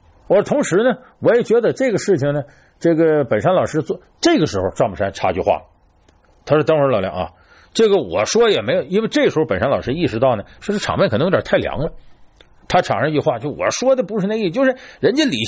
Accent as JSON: {"language": "Chinese", "region": "Northeast China", "country": "China", "said": "当然这个呢和我是东北人有直接关系，我们打小呢接受这些四六八句的一些教育"}